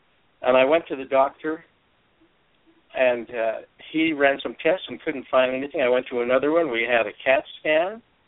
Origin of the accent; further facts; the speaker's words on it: Ogden, Utah, United States; also born or lived in California / Georgia; He got transferred, lived around in Utah, did most of my growing up in Ogden, junior high and high school, went to Weber College, the University of Utah